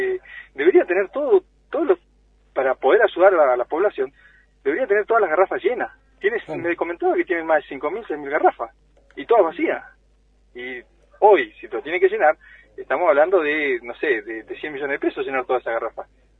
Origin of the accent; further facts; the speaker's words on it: Cusamen, Chubut, Argentina; born there; now in Epuyén, Argentina; yo soy nacido en Cusamen y bueno, vivo en Epuyén.